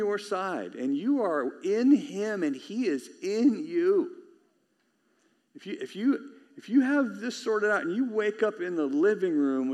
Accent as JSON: {"language": "English", "region": "California", "country": "United States", "said": "I'm from California. I don't know any Ohio State fans."}